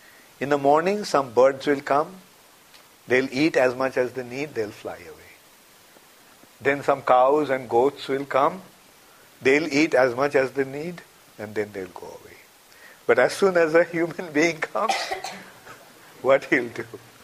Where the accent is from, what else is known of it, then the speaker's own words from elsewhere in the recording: India; I was brought up in India, born and brought up in India.